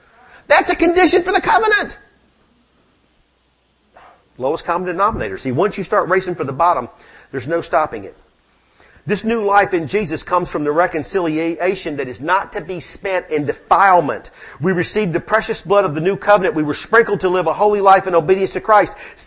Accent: the South, United States; also born or lived in Florida; Come on, I grew up in the South, y'all. There's more pig eating here than anywhere else on planet Earth.

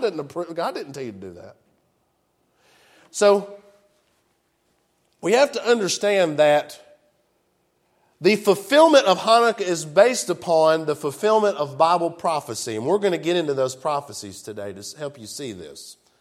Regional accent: Jackson, Tennessee, United States; Look, y'all, I'm from Jackson, Tennessee. I just tell it like it is.

